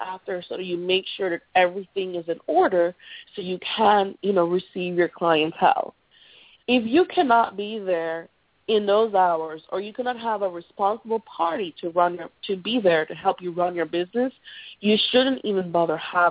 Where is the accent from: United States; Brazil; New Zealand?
Brazil; My mother and I are black. We're from Brazil.